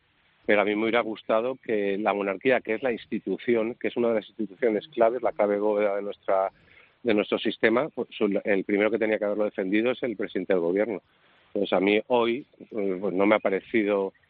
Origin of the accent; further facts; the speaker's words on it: Spain; Me entristece como español, yo tengo casi 50 años, me he criado en su monarquía